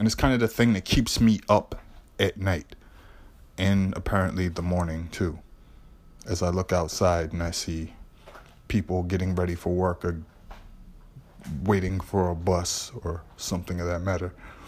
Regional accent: Boston, Massachusetts, United States; I'm from Lower Roxbury.

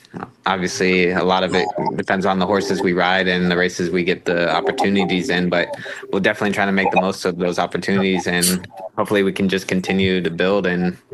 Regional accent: Florida, United States; Calder was very sentimental to me as well growing up in South Florida

